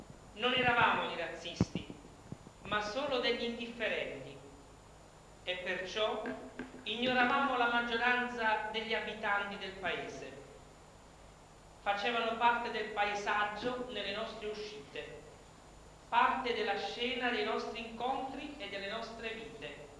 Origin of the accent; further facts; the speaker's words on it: Algiers, Algiers Province, Algeria; Sono nato ad Algeri